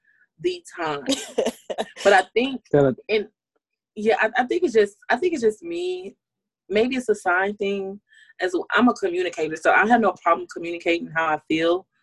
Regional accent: Houston, Texas, United States; Houston, Texas. Like, that's my hometown.

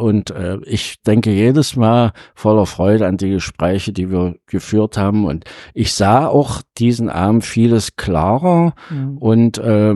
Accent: East Germany, Germany; ich bin ein Kind der DDR. Ich wurde 1962 geboren, bin durchgängig durch die Bildung der BOS gegangen.

